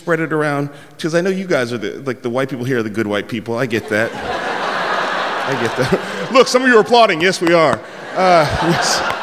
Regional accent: San Francisco, California, United States; I'm from San Francisco. I've never, ever heard that before and never thought that I would hear that. I live in San Francisco.

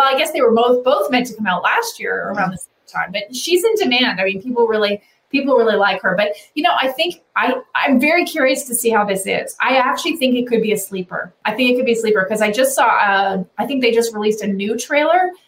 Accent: Canada; probably from growing up in Canada

